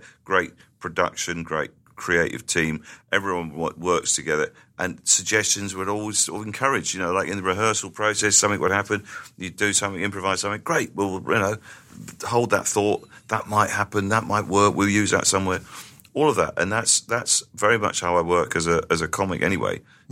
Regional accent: South West England, United Kingdom; And when I first came to London was the year before, 1984. And I was just kind of like a teenager from the sticks, you know. I grew up in the West Country.

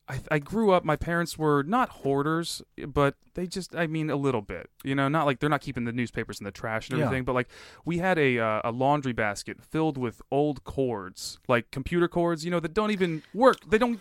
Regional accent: United States; And I'm like, I am American as well, my friend.

